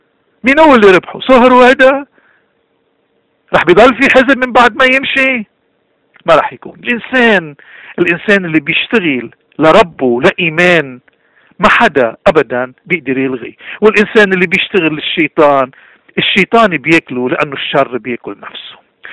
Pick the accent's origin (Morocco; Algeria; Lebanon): Lebanon; ولكن لن نسكت على الحقيقة ولن نختفي كلبنانيين ولن نركع ولن نستسلم ولن نخاف.